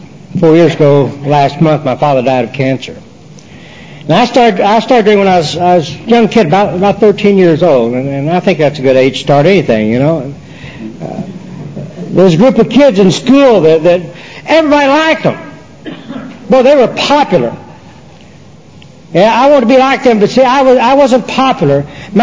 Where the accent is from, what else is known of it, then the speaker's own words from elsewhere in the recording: Oklahoma, United States; now in Fresno, United States; I remember growing up in Oklahoma, my mother and my dad used to have some real bad, hellacious arguments.